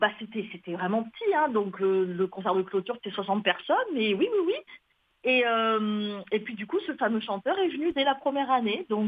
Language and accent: French; France; now in Montreal, Canada; c'est pour ça que j'ai choisi, moi, en tant que française, de venir à Montréal